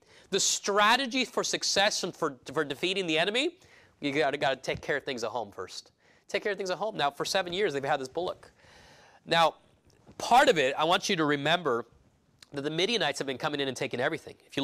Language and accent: English; California, United States; I grew up in California